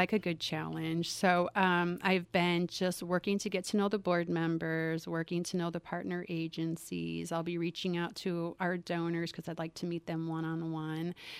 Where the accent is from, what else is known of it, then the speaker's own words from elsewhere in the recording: Chicago, Illinois, United States; now in Marshalltown, United States; Well, I grew up in Chicago, and I went to Western Illinois University.